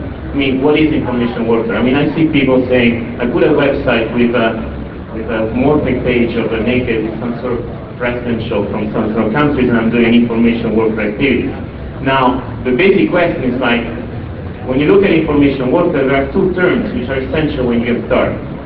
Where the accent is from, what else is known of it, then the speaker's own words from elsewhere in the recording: Italy; English is a second language; As you can hear from my accent, I'm actually not from Britain, but I'm actually from Italy